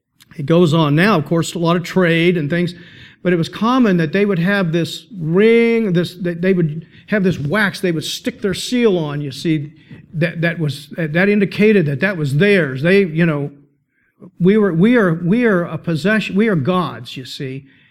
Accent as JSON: {"language": "English", "town": "Arkansas City", "region": "Kansas", "country": "United States", "said": "we stayed in a dorm up there because I was from Ark City, so I spent a good bit of time away from home."}